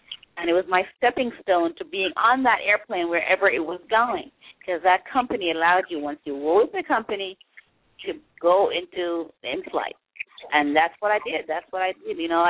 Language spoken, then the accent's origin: English; Jamaica; I grew up in Jamaica, and every time my mom would come in, we'd go with her to the airport